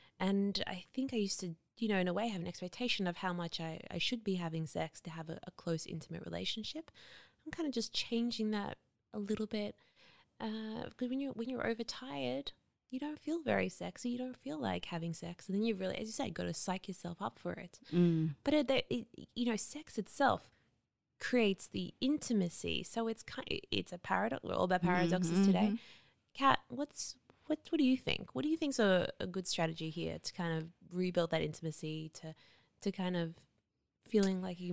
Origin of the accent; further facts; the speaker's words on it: Australia; It made me realize maybe I'm prudish, because I'm Australian